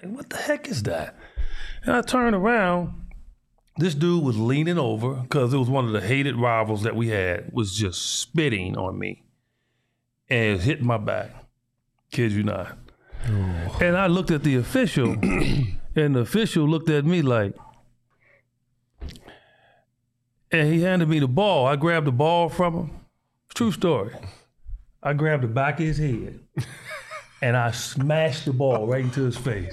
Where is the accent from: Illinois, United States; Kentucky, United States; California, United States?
Illinois, United States; Chicago; Man, do you know I grew up in Chicago? I was worried about dudes walking around with guns.